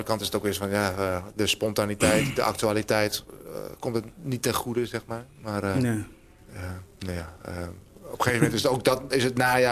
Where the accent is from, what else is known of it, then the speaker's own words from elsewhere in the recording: Groningen, Netherlands; also born or lived in Rotterdam; Ik ben echt Groninger, ja.